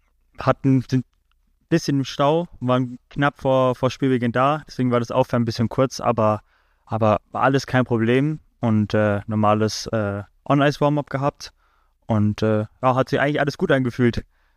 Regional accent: Wiesloch, Baden-Württemberg, Germany; bei uns in Wiesloch, in der kleinen Stadt, aufs Eis gegangen bin und das ziemlich schnell alles gelernt habe

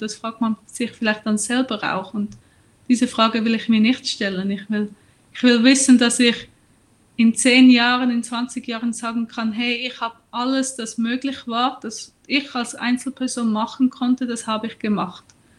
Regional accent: Schwyz, Switzerland; now in Mexico; Ich habe an der ETH in Zürich studiert und bin aus der Innerschweiz, also Kanton Schwyz am Vierwaldstättersee. Und im Moment wohne ich in Mexiko.

